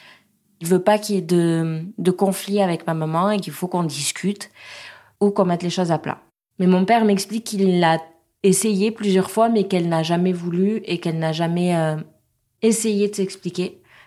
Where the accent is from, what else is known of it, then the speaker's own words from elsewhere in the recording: Pau, Nouvelle-Aquitaine, France; J'ai grandi à Pau avec mon papa, ma maman. J'étais fille unique jusqu'à mes 9 ans.